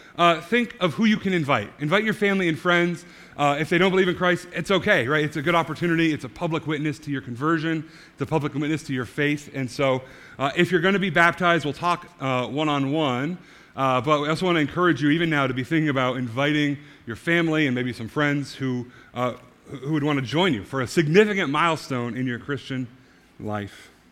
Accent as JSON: {"language": "English", "country": "Canada", "said": "I'm from the Great White North, where no one really cares about football. We care about hockey."}